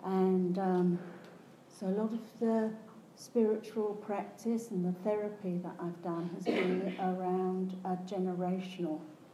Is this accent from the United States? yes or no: no; East of England, United Kingdom; I grew up in Hertfordshire, in this big old house that was falling down because we couldn't afford to live in it